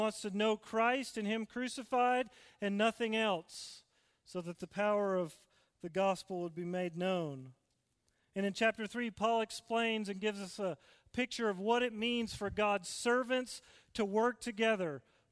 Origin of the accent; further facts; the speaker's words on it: Northeast, United States; I am from the Northeast, though. I can't deny it. I'm a Yankee at heart. Sorry.